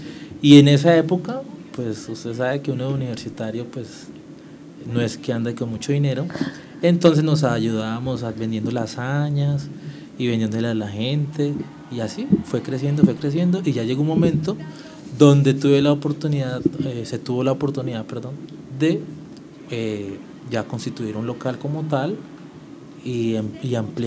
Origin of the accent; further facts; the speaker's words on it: Villavicencio, Meta, Colombia; born there; nací el 15 de abril de 1981 en la ciudad de Villavicencio, estoy próximo a cumplir 35 años.